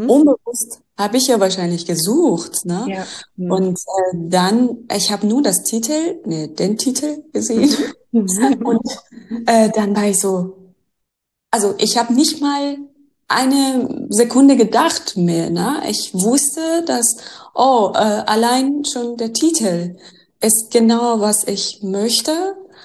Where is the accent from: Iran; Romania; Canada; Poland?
Iran; now in Berlin, Germany; ich kam vor 9 Jahren nach Berlin. Ich komme aus dem Iran, wie du auch weißt.